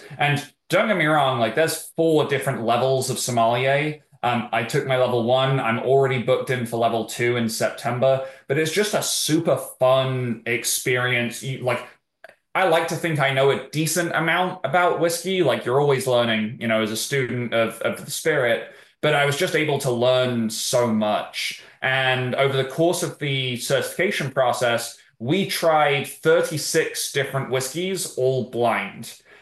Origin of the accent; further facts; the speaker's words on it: England, United Kingdom; moved away as an adult; now in United States; I am definitely not from the Dallas area. I'm originally from England. Came over for a study abroad here, decided I liked it over here, decided to stay